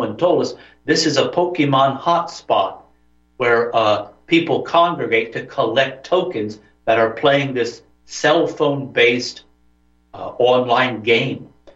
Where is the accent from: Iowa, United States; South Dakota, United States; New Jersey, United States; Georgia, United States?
New Jersey, United States; I came out the other side the victor because I'm from North Jersey.